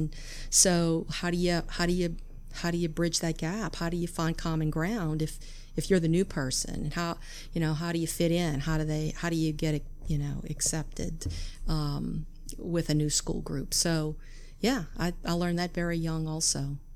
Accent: Metairie, Louisiana, United States; also born or lived in Lakeview, New Orleans; I grew up initially in Lakeview. And when I was a little girl, we moved to Metairie when I was about 10 years old.

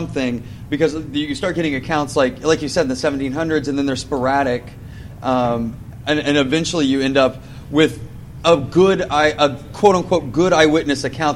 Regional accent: Dayton, Ohio, United States; I'm from Dayton, Ohio. And Dayton, Ohio is 3 hours from Point Pleasant, West Virginia

